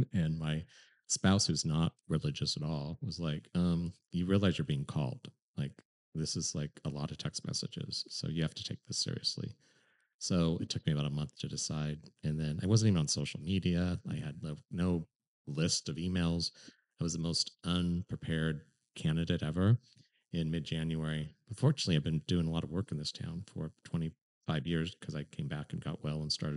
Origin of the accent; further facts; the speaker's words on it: Portland, Oregon, United States; I was born in District 2. I went to Alameda for kindergarten. And then I ended up in North Portland and went to Roosevelt for high school.